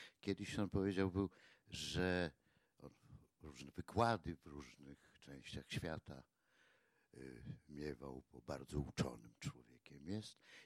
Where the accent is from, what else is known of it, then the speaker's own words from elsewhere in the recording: Podlaskie Voivodeship, Poland; now in Podkowa Leśna, Poland; bo ja też jestem z Podlasia, w Pruszkowie, ja w Leśnej Podkowie mieszkam